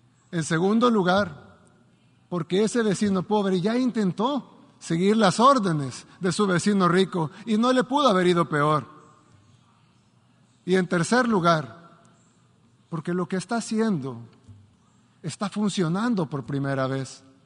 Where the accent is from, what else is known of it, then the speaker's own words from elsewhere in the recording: El Salvador; tal vez no solo resonarán en mi país, El Salvador, sino también en otros pueblos del mundo